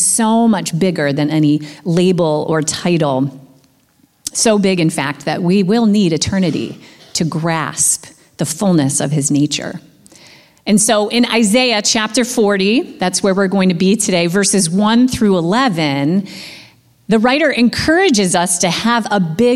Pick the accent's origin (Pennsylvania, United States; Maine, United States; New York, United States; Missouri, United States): New York, United States; Orchard Park; growing up in Orchard Park, of course, was a Bills fan, grew up watching the Bills in the glory days in the 90s